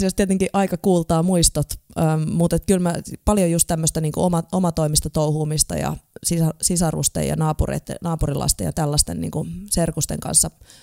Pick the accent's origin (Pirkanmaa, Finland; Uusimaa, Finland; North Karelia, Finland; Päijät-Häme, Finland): Uusimaa, Finland; Helsinki; also born or lived in Espoo; Mä synnyin Tapiolassa Espoossa ja siitä muutettiin niinkin kauas kuin Lauttasaareen silloin, kun mä olin 5-vuotias, että kouluni on käynyt Lauttasaaressa Helsingissä.